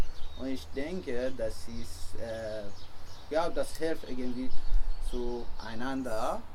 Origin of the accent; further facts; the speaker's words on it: Iran; German is a second language; ich komme aus dem Iran